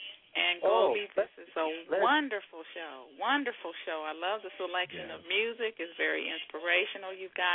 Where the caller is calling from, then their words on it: Indianapolis, Indiana, United States; Indianapolis.